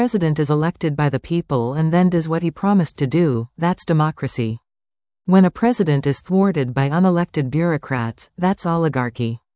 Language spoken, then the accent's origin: English; Canada; No matter what political stripe, we come from Canada, we're united.